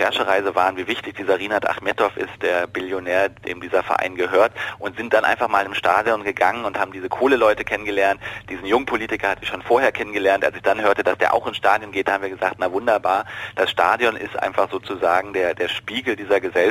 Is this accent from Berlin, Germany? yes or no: yes; Berlin, Germany; heute noch zweimal die Woche in der zweiten Uniliga in Berlin, wo ich herkomme.